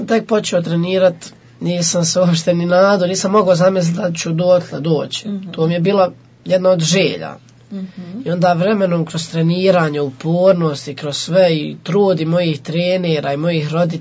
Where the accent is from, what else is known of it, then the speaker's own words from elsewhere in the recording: Vareš, Federation of Bosnia and Herzegovina, Bosnia & Herzegovina; dolazim tu iz Vareša, idem ovdje u školu, osnovnu školu Vareš. Deveti sam razred, imam 15 godina.